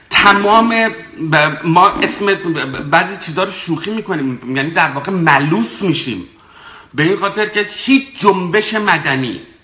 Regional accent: Iran; من به عنوان یک ایرانی

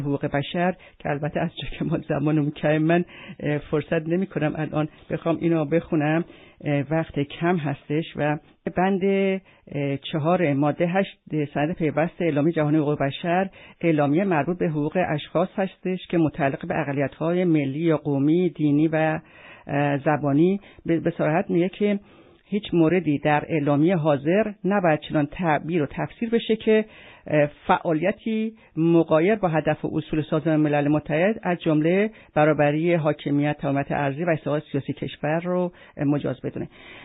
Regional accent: Iran; همه ما ایرانی هستیم

